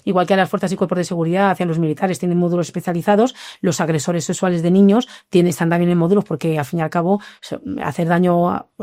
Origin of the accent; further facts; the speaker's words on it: Madrid, Community of Madrid, Spain; yo no soy zamorana, es mi madre la que es de Zamora. Me encantaría ser zamorana, pero no soy zamorana, soy de Madrid.